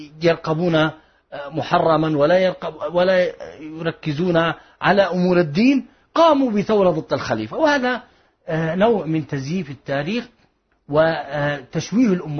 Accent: Yemen

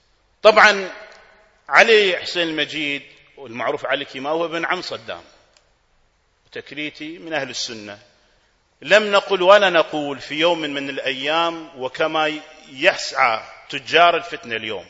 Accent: Kuwait; ما هي مسؤوليتنا نحن ككويتيين؟

